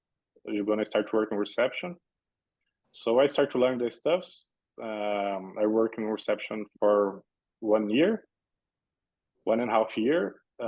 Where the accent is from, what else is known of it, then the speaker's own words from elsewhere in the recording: Brazil; English is a second language; moved away as an adult; now in Las Vegas, United States; I never heard about hostels in Brazil. I'm from Brazil.